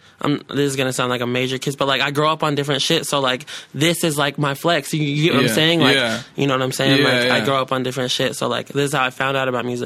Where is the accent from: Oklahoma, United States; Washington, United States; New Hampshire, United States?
Washington, United States; Seattle; I'm from Berrien, White Center area, so that's like southwest. It's like south, just south of West Seattle.